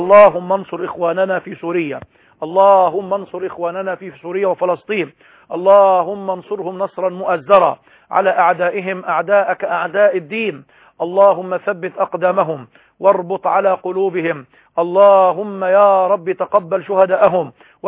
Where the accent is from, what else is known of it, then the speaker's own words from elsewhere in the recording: Egypt; يصعب علينا كمصريين أن نفهمها